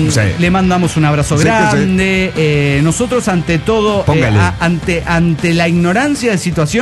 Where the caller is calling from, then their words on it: Costa Rica; de Costa Rica.